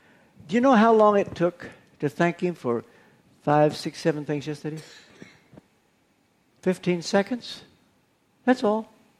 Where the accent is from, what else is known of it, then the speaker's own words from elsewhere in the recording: Kentucky, United States; I grew up in Kentucky when there were only 48 states. In those days, our slogan in Kentucky was, "Thank God for Arkansas."